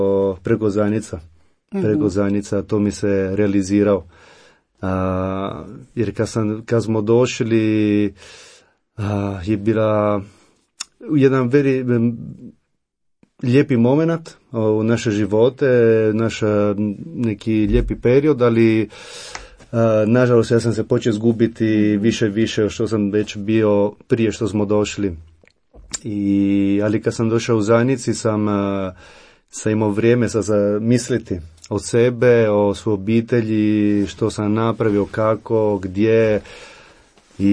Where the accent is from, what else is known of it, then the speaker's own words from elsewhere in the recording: Italy; Croatian is a second language; moved away as an adult; also born or lived in Rome; now in Split, Croatia; dolazim iz Italije, kako sam rekao, i ipak već 6 godina živimo u Hrvatskoj. Živimo u Splitu sa ženom i 3 djecom